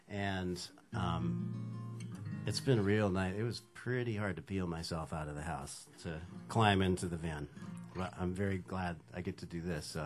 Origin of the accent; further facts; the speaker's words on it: California, United States; despite the fact that I grew up in Southern California, there's no cats in my life.